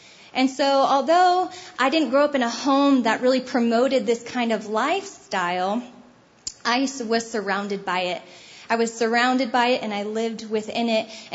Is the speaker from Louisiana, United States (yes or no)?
no; California, United States; I grew up in Southern California, the beautiful California